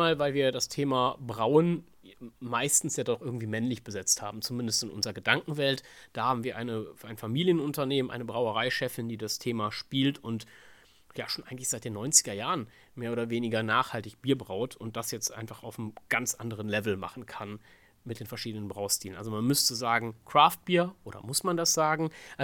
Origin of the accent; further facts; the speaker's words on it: Cologne, North Rhine-Westphalia, Germany; ich bin mal als Kölner mal wieder gedanklich in meiner Podcast-Welt in die Heimat gereist.